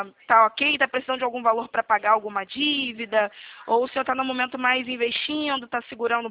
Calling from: Rio de Janeiro, Brazil; Tô falando aqui do Rio de Janeiro.

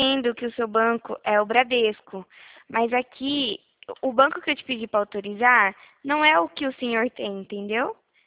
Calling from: Santa Bárbara, São Paulo, Brazil; Aqui de Santa Bárbara, no interior de São Paulo.

